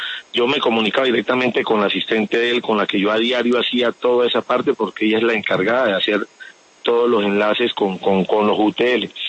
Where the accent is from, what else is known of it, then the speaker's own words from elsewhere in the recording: Tumaco, Nariño, Colombia; yo tengo una vida acá, en mi tierra, en Tumaco.